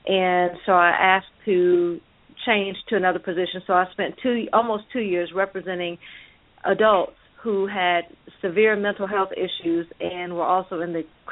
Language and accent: English; Alabama, United States; also born or lived in Vietnam; I was born in Vietnam, but I was raised in Alabama. Went to Jacksonville State University in Alabama